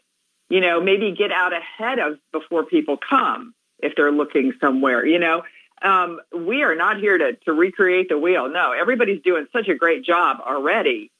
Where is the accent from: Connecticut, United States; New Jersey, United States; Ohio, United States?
Ohio, United States; now in Outer Banks, United States; And so I am originally from Ohio, as are most people, right?